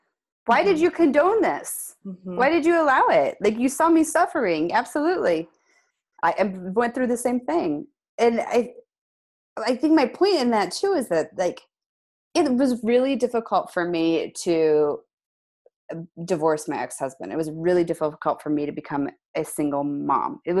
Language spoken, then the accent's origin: English; Midwest, United States; I mean, you know, I was raised in the Midwest. And for anybody else that's ever been raised in the Midwest, there was a lot of overarching themes there of like, you just keep your mouth quiet.